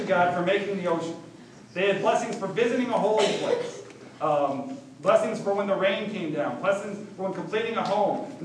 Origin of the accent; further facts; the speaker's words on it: Florida, United States; also born or lived in North Carolina; I grew up in Florida. We're surrounded by the ocean. And then I grew up some more in North Carolina, very close to the ocean.